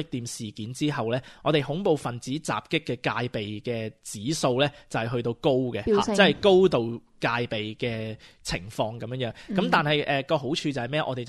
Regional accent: Australia; 即系呢一个我哋澳洲嘅文化，因为我哋澳洲人都中意赌钱嘅咁样。

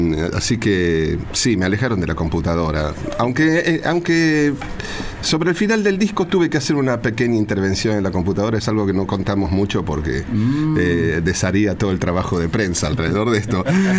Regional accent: Flores, Buenos Aires, Argentina; oriundo soy de Flores y inclusive viviendo acá ensayaba en Flores

